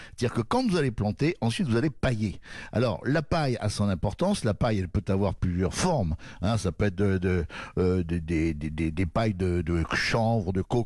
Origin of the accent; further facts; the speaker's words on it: Mazamet, Occitanie, France; born there; Voilà, donc je suis né à Mazamé